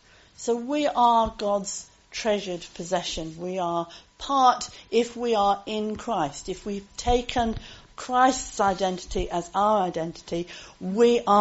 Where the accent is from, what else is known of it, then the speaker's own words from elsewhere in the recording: United Kingdom; born there; It's one of the ways that I prove that I'm British, but I'm British because I was born here.